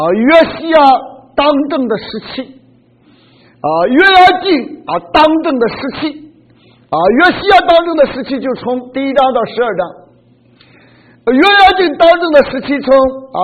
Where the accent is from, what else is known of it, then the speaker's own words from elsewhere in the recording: China; 其实我们中国人讲写记述文的小说的时候